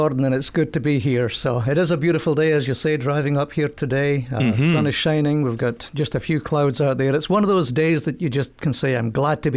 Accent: England, United Kingdom; now in Canada; as folk will pick up from the accent, I'm not from these parts. So hail from the UK, and I like to tell people I'm Scottish by race, I'm English by birth, and I'm Canadian by choice.

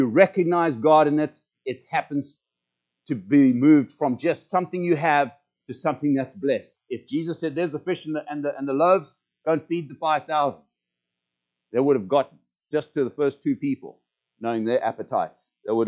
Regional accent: Zimbabwe; moved away as an adult; now in United States; and I got challenged with this when we came to the United States for the very first time in 1986. We came from Zimbabwe. I had never done an international flight in my life.

